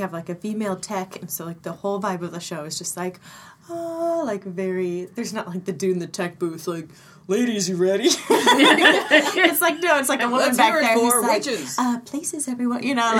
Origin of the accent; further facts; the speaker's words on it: Nebraska, United States; It's about my childhood growing up in Nebraska in this, like, small town that was supposedly, like, super quaint and nice